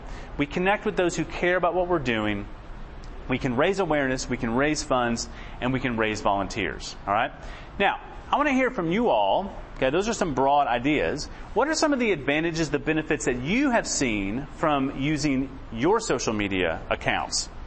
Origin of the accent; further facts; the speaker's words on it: St. Louis, Missouri, United States; I grew up in St. Louis. I'm a big Cardinals fan.